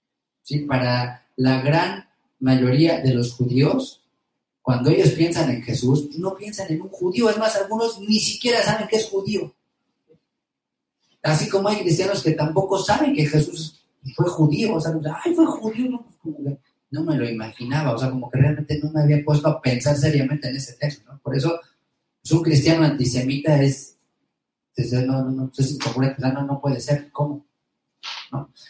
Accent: Mexico; yo soy más mexicano que local, ¿no?

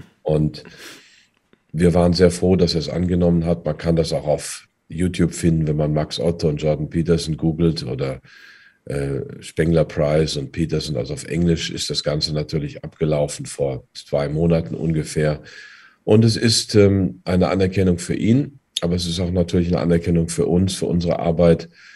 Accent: North Rhine-Westphalia, Germany; dann werden Sie auch Malle in der Birne, wie man bei uns im Sauerland so schön sagt.

